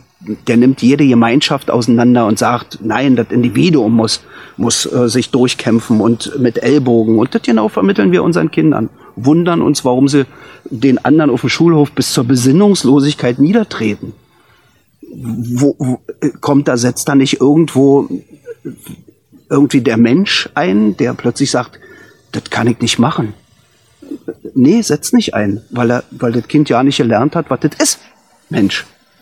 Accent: Germany; weil sie gemerkt hat, ich bin nicht von Russland. Und ich habe dann gesagt, aus Deutschland.

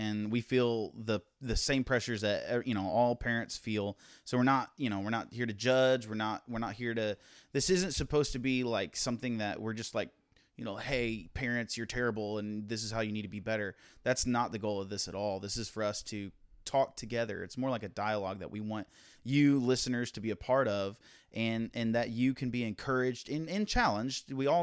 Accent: Virginia, United States; also born or lived in Florida; I was born in Florida, but I grew up primarily in Virginia, and I came to Christ at a very young age.

